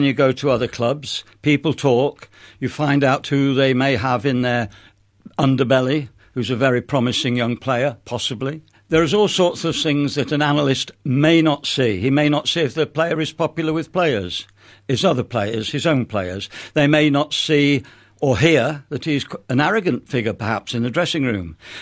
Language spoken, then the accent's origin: English; Nottingham, East Midlands, United Kingdom; Nottingham Forest, which was my hometown, they beat Leeds United.